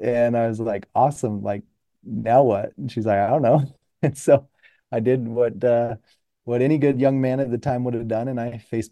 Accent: Idaho, United States; So Katie and I, I'm from Idaho originally.

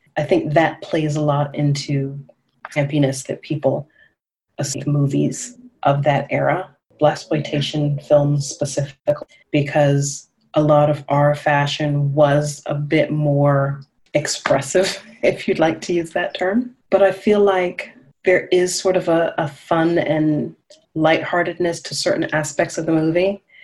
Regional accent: the South, United States; But no, I'm from the South as well.

